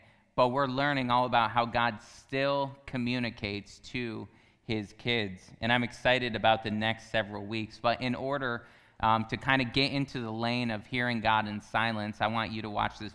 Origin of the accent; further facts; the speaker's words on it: Pennsylvania, United States; So if you don't know, I grew up in Pennsylvania outside of a town that's about 10,000 people.